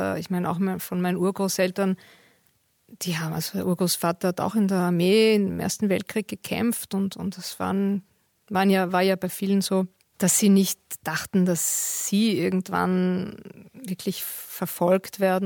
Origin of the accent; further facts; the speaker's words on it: Vienna, Austria; Aber ich fühle mich natürlich als Österreicherin, als Wienerin. Ich habe immer hier gelebt. Also natürlich ist das hier meine Heimat.